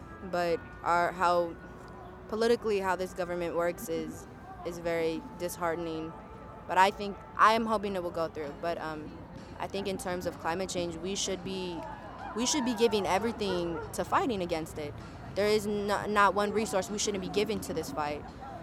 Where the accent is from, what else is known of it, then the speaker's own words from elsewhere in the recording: San Francisco, California, United States; I'm from San Francisco.